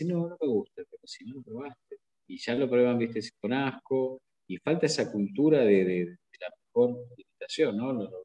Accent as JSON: {"language": "Spanish", "country": "Argentina", "said": "más siendo nosotros argentinos, ¿no?"}